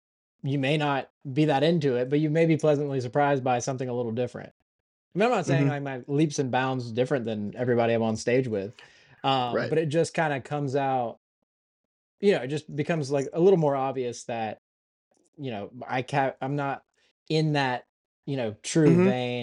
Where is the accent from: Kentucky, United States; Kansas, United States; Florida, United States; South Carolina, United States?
South Carolina, United States; but then, you know, there are hints of country, cause I'm from South Carolina. I can't help the way I say some things.